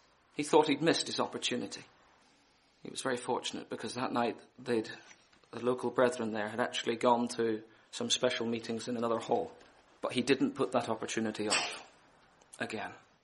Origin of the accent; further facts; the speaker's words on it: Belfast, Northern Ireland, United Kingdom; I come from Belfast, for anyone who doesn't know, in Northern Ireland.